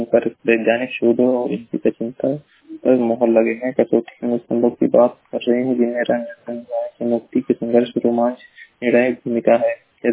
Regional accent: Uttar Pradesh, India; मैं जिला महाराजगंज का निवासी हूँ।

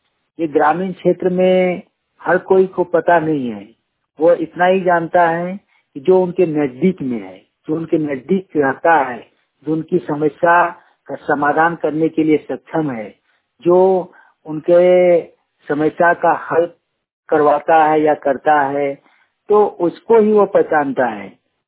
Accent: Kasma, Jharkhand, India; ग्राम कस्मा चट्टी, पंचायत कस्मा, जिला बोकारो, राज्य झारखंड का रहने वाला हूँ।

